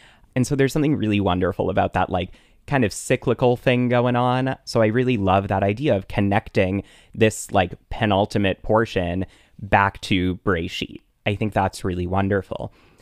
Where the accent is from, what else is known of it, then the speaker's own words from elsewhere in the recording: Boston, Massachusetts, United States; now in Brooklyn, United States; I live in Brooklyn. I'm not from Brooklyn. I'm from Boston.